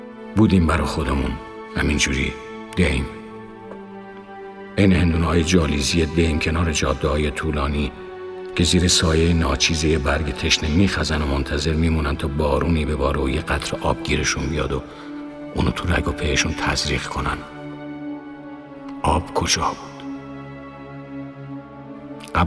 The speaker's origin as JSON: {"language": "Persian", "region": "Hamadan", "country": "Iran", "tie": "born there", "said": "توی روستای گیج و گم روی نقشه با جمعیتی کم و کمتر در اطراف همدان به دنیا آمدم."}